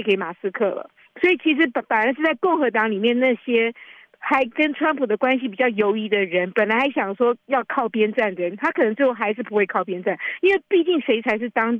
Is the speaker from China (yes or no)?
no; Taiwan; now in United States; 跟我们从台湾来的人或其他国家不太一样